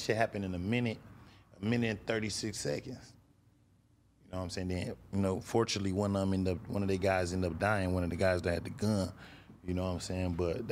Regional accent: Grand Rapids, Michigan, United States; People be like, where you from, Detroit? No, I'm from Grand Rapids.

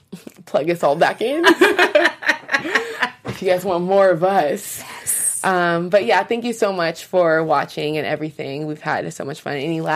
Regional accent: Washington, United States; I'm like 30 minutes from Seattle

